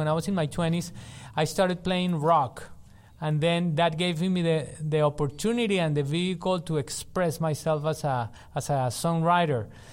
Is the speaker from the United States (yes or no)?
no; Colombia; I come from Colombia, so Colombian rhythms